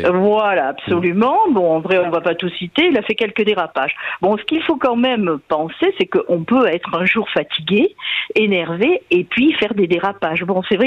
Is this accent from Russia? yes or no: no; Soulac-sur-Mer, Nouvelle-Aquitaine, France; Moi je suis de Soulac, au bord de l'océan.